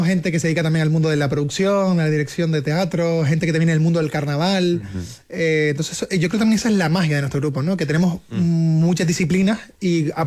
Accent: Canary Islands, Spain; nosotros a los canarios nos dicen que somos latinos por nuestra forma de ser o nuestra forma de hablar.

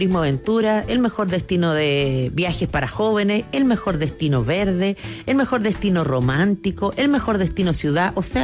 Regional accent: Coquimbo, Chile; Así que yo por eso conozco mucho la región de Coquimbo y por eso me gusta mucho

